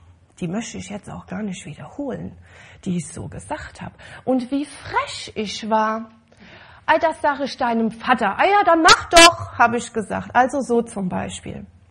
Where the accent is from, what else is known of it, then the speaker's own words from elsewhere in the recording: Dernbach, Rhineland-Palatinate, Germany; Ich habe übrigens heute Besuch von jemandem aus Dernbach, aus dem Ort, wo ich herkomme.